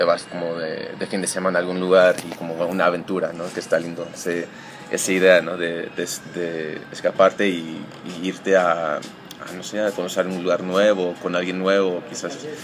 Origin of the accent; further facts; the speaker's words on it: United States; also born or lived in Mexico; yo crecí más en Estados Unidos con mi mamá, cuando mis papás se divorciaron